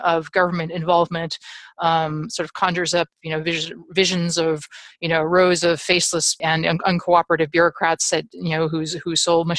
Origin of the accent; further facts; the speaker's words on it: Silicon Valley, California, United States; So, you know, I grew up here in Silicon Valley. We moved here in 1975. I won't say exactly how old I was at that time, but I was pretty young. And so Silicon Valley really is my home.